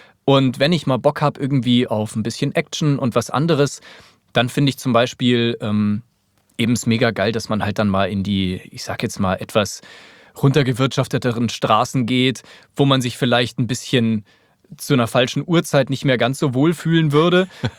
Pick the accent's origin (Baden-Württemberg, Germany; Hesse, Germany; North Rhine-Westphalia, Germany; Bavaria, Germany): Bavaria, Germany; Grünwald; Wir hatten damals bei uns in Grünwald eben den sogenannten Bombenkrater.